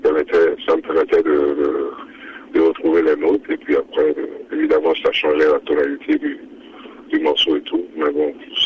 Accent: Benin; also born or lived in Côte d'Ivoire / Paris / Boston; Ben, le Bénin, j'ai grandi au Bénin, je suis né au Bénin.

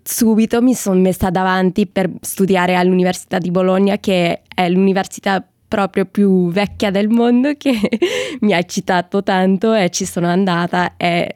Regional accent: Australia; also born or lived in Malaysia / Singapore; Sì, che io adesso ho 23 anni, sì. Sono nata in Malesia solo perché il mio padre lavorava lì in quel momento. Dopo ci siamo trasferiti a Singapore, che c'era la mia sorella che è nata lì. Dopo siamo venuti in Australia

